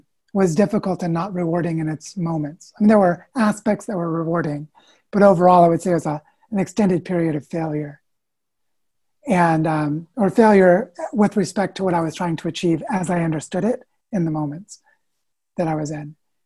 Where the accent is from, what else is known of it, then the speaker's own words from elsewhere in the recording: Missouri, United States; growing up in Southwest Missouri and on a chicken farm where my mom had a collection of books